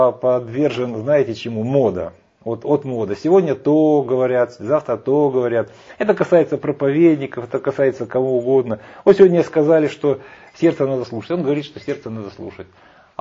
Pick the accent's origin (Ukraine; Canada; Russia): Ukraine; born there; Вот я родился в Украине